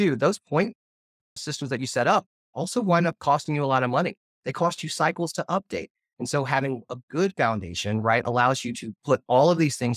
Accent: Arkansas, United States; So I come from Arkansas, and while it was a good practice there to take old clothing and make it into quilts for the winter

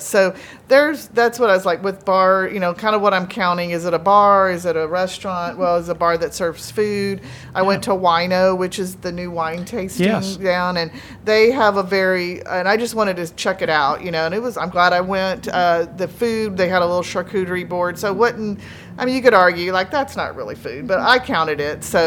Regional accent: the South, United States; I just think, you know, we're from the South. Yeah. I mean, we can't celebrate without food.

